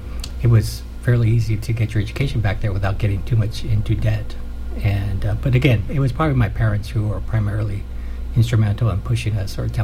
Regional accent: Santa Barbara, California, United States; I grew up in Santa Barbara. So I'm from California.

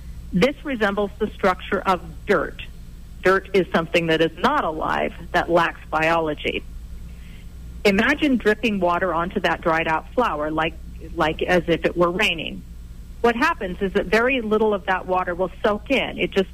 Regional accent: Bakersfield, California, United States; Down in the valley near Bakersfield, which is my hometown, there was a massive lake called the Tulare Lake.

